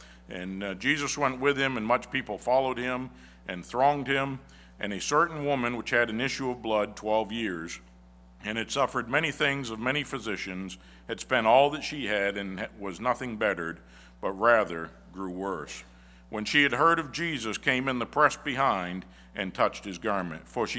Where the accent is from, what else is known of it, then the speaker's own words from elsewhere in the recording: Maine, United States; even though we're from Maine, we still consider Landmark home.